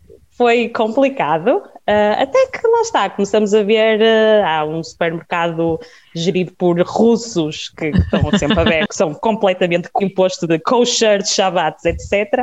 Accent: Braga, Portugal; eu estudei na UEM, mas também sou nascida e criada em Braga, portanto que também é uma cidade fabulosa.

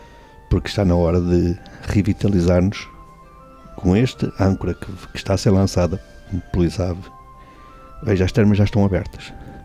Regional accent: Caldelas, Norte, Portugal; Eu agora vou falar da minha terra. Sou natural de Caldelas.

